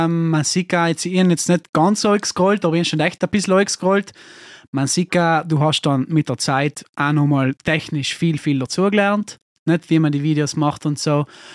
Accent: South Tyrol, Italy; bei uns in Südtirol einmal sicher, darf ich schon sagen

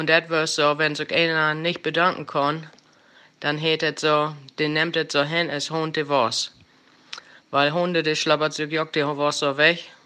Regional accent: Lower Saxony, Germany; accent: Low German; Und nun will ich euch wieder was auf Platt vertellen, weil ich komme eigentlich aus der Grafschaft, aus Wiedmärschken.

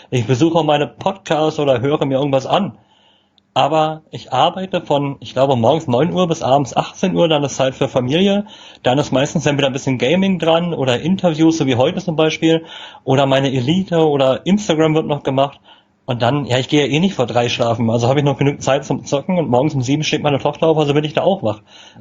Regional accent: Berlin, Germany; man eckt da als Berliner manchmal

